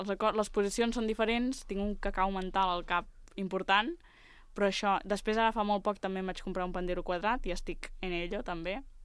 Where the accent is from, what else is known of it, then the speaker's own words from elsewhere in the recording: Sant Carles de la Ràpita, Catalonia, Spain; A la Ràpita.